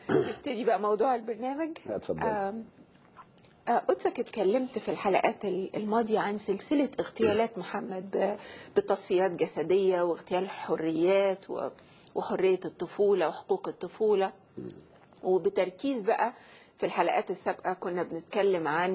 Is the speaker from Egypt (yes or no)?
yes; Egypt; أنا يعني أنا عابرة من مصر.